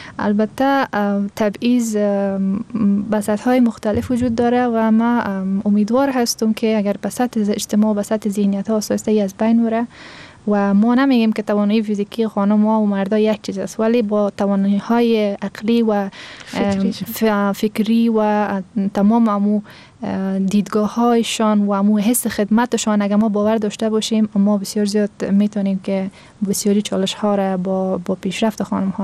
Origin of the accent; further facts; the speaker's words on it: Afghanistan; ما افغان هستیم